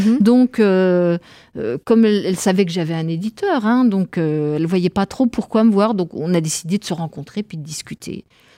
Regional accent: Mirecourt, Grand Est, France; Pourtant, je suis de Mirecourt.

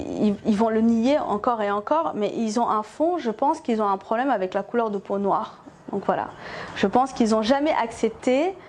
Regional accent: Djibouti; je suis djiboutienne

